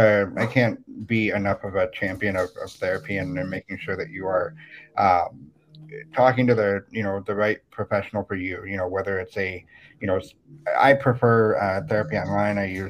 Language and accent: English; Iowa, United States; Yeah, so I grew up in Southwest Iowa, a rural kid.